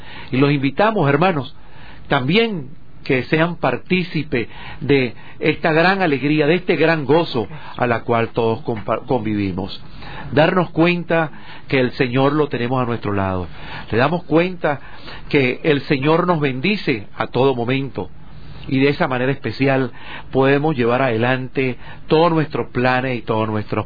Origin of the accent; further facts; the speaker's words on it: Venezuela; un venezolano